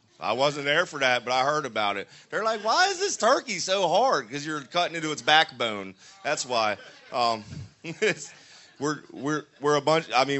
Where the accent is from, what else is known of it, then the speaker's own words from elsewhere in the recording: New Jersey, United States; I call it the DMV because I'm from Jersey. That's what we call it there.